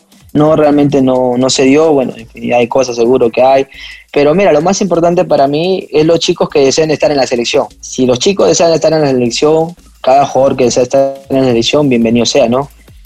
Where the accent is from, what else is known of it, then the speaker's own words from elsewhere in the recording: Huamachuco, La Libertad, Peru; also born or lived in Trujillo; Yo vivía en Huamachuco, definitivamente mi papá hizo su vida allá, nací en Trujillo, nos fuimos para allá por X motivo de la vida